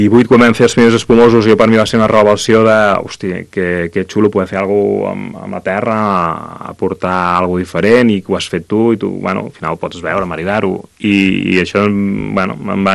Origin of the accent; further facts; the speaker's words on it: Sant Sadurní d'Anoia, Catalonia, Spain; now in Olèrdola, Spain; soc fill de Sant Sadurní, al anar a viure a l'Olèrdola, t'agafa com una nostàlgia